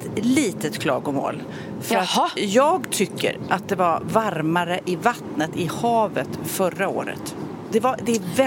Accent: Sweden; Så, men som svensk så är man ju nästan så här: jag vågar inte lita på midsommarvädret.

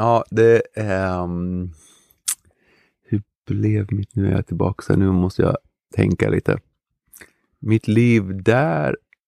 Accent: Lund, Skåne, Sweden; also born or lived in Malmö / United States; jag är född i Malmö och bodde i Malmö tills jag var 6 ungefär, eller Malmö Höllviken tills jag var 6 och sen så flyttade vi till USA och sen så flyttade jag till Lund.

